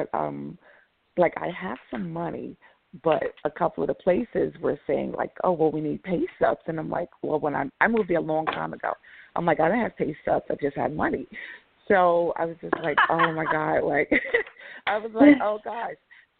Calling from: New York, United States; New York.

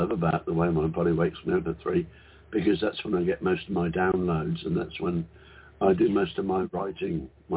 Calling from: Queensland, Australia; G'day, ladies. It's … from the Whitsunday Islands, and it's 3 a.m. in the morning.

